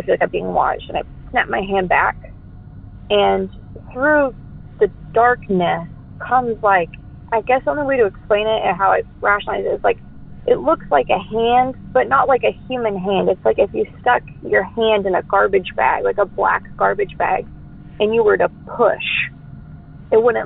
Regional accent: Denton, Texas, United States; born there; I was born in Denton, Texas, and between the years of 1997 and 2003 is when this story takes place.

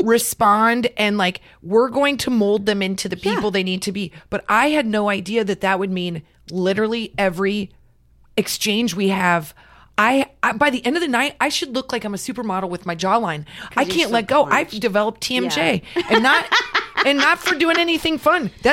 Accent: Nebraska, United States; my husband's from Texas. We're from Nebraska.

